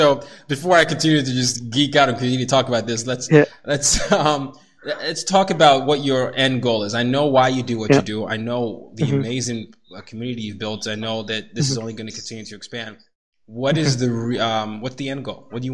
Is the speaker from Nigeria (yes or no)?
yes; Nigeria; I'm a Nigerian, and I grew up sort of moving around different places.